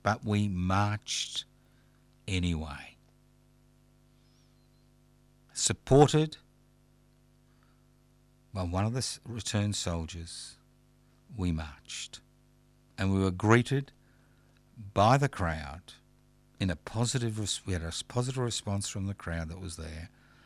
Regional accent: Australia; I love living in Australia, not because I was born here, because... See, the great thing about being an Australian

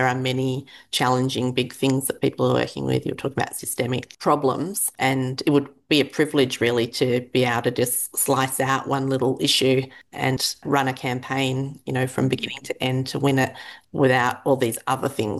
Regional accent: Western Australia, Australia; So I'm from Western Australia

